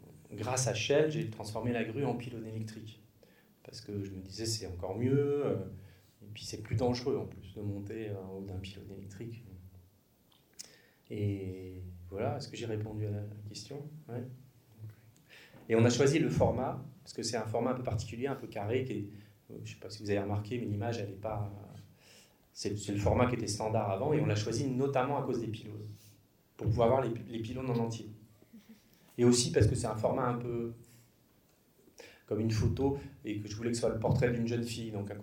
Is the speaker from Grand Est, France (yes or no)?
yes; Strasbourg, Grand Est, France; Moi, j'ai grandi à Strasbourg, je voulais tourner dans l'Est de la France